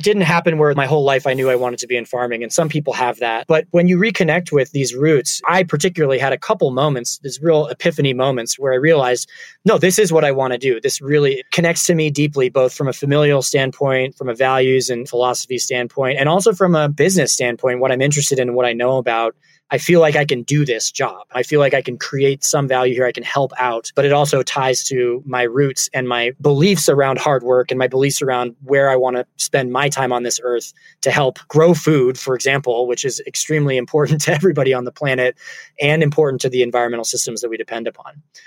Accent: California, United States; I grew up in the Bay Area around the internet being born.

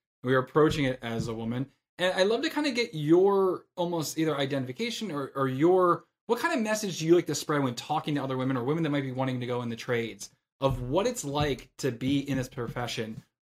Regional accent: United States; We owned a Dairy Queen back where I grew up in the States.

